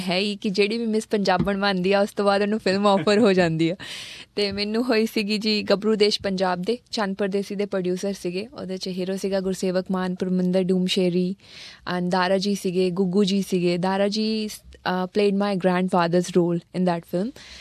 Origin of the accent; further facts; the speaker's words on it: Bagga Kalan, Punjab, India; ਮੈਂ ਇੱਕ ਬਿਲਕੁਲ ਪੇਂਡੂ ਫੈਮਲੀ ਨੂੰ ਬਿਲੋਂਗ ਕਰਦੀ ਹਾਂ, ਪਿੰਡੋਂ, ਸਾਡਾ ਪਿੰਡ ਆ ਅੰਮ੍ਰਿਤਸਰ ਦੇ ਲਾਗੇ ਬੱਗਾ ਕਲਾਂ ਪਿੰਡ ਆ, ਅਤੇ ਮੈਂ ਉੱਥੋਂ ਬਿਲੋਂਗ ਕਰਦੀ ਹਾਂ। ਸਾਡੀ ਜੱਟ ਫੈਮਲੀ 'ਚ ਬਹੁਤ ਕੰਜ਼ਰਵੇਟਿਵ ਹੁੰਦੀ ਆ